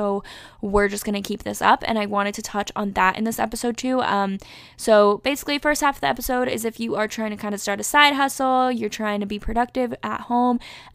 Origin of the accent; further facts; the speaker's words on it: North Carolina, United States; My home state, which is North Carolina, has reopened already.